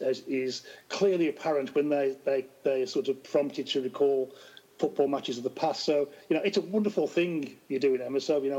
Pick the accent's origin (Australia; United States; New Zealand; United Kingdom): United Kingdom; Walsall, West Midlands; now in Spain; although I sort of live in Spain now, I grew up in Walsall, just north of Birmingham